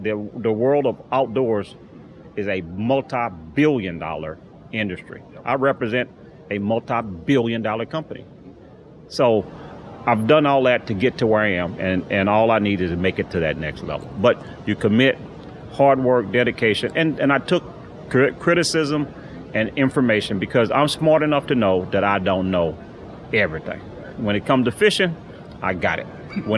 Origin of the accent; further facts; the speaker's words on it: Houston, Texas, United States; I'm from Houston. I grew up in Sunnyside.